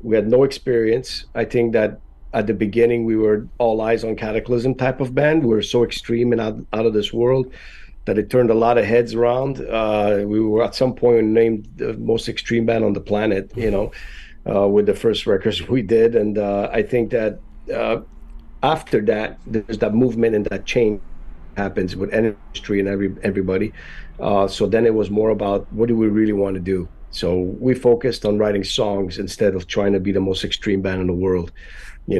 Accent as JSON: {"language": "English", "country": "Canada", "lives_now": "Florida, United States", "said": "But we're all Canadian, except for the new drummer, James."}